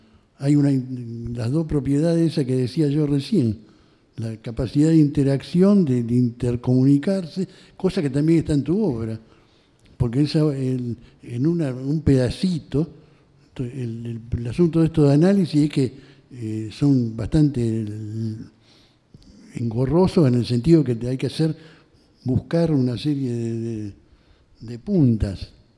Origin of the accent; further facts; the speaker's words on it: Rosario, Santa Fe, Argentina; como rosarino creía que tenía que valorizar las situaciones que se daban en esta ciudad